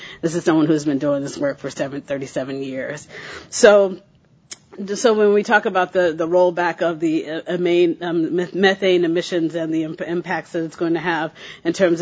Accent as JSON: {"language": "English", "town": "Chicago", "region": "Illinois", "country": "United States", "tie": "born there", "said": "I was born in Chicago, and I spent the last few days there at a meeting."}